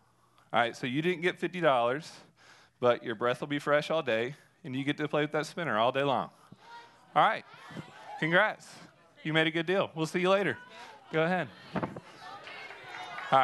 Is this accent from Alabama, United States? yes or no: yes; Alabama, United States; Okay, I'm from Alabama. We go paper, rock, scissors, then shoot.